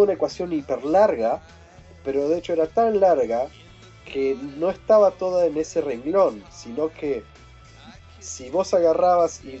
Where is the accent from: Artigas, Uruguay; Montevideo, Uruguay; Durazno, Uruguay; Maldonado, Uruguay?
Maldonado, Uruguay; Nacido y criado en Maldonado.